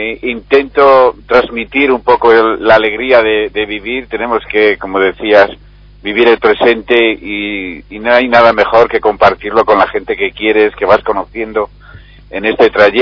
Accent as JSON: {"language": "Spanish", "town": "Salamanca", "region": "Castile and León", "country": "Spain", "said": "me siento orgulloso como salmantino, escritor"}